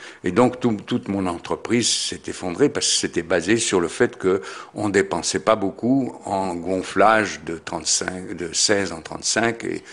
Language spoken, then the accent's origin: French; Switzerland; j'étais suisse et je suis suisse